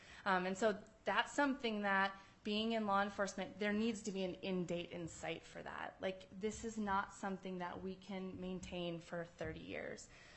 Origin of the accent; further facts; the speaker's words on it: Alaska, United States; moved away as an adult; I'm born and raised in Alaska, and when I went outside for college, I met my husband who wanted to be a police officer. Pretty intimidating, but we came back to Alaska, which is my home